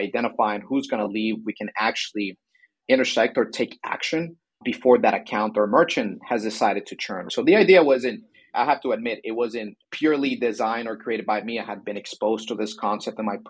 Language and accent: English; Miami, Florida, United States; also born or lived in Colombia; I was born in Miami, raised in Miami, but I did live. By the time I was one, I moved back to Colombia, my mother and siblings. I spent there the majority of my early life before going back to Miami.